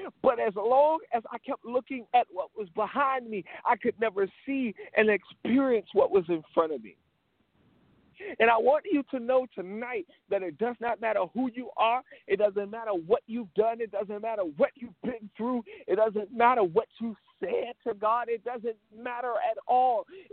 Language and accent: English; Missouri, United States; moved away as an adult; I was living in my home state of Missouri. And I knew for sure that the Lord was calling me. He was telling me to move, to leave, and to come to the East Coast.